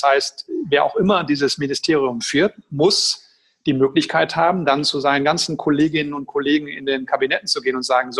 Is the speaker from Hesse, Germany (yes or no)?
no; Schwerte, North Rhine-Westphalia, Germany; in Essen und in Schwerte, meiner Heimatstadt.